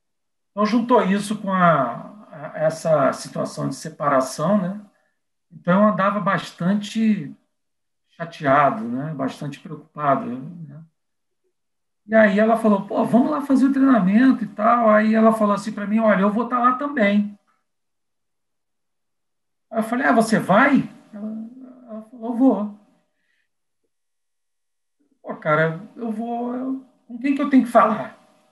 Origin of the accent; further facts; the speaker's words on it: Brazil; also born or lived in Spain; já que eu sou nascido na Espanha. Eu vim para cá muito pequeno, quer dizer, fui trazido muito pequeno, mas minha família manteve as raízes, e os costumes.